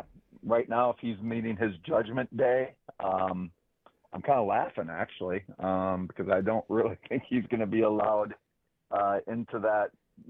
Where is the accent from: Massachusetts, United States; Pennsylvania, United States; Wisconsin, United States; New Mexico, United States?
Wisconsin, United States; even growing up in Wisconsin my whole life